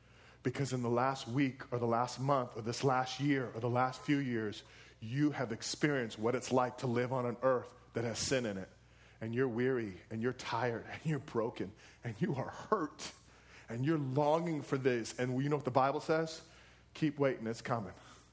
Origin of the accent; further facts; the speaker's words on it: Baltimore, Maryland, United States; And I'm from Baltimore. What are the odds of that?